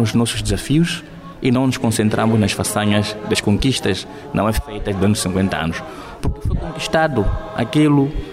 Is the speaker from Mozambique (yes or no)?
yes; Mozambique; Cada um de nós, como moçambicano, temos a nossa missão